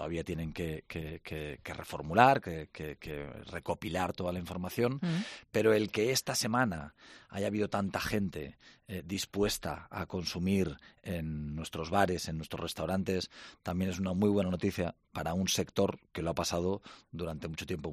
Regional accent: Zaragoza, Aragon, Spain; esa gente que no representa lo que somos los zaragozanos

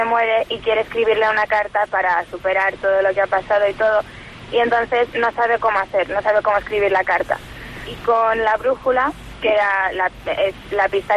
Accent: Felanitx, Balearic Islands, Spain; desde mi pueblo no se suele fomentar mucho la escritura y la lectura, y entonces me hace mucha ilusión porque viniendo desde el sitio de donde vengo es para mí mucho honor poder representar y ir hasta Madrid y todo.

